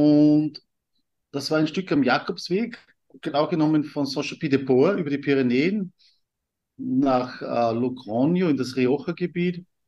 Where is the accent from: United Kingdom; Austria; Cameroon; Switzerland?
Austria; Und vom Beruf her bin ich, wie man bei uns in Österreich sagt, bei der Polizei oder Gendarmerie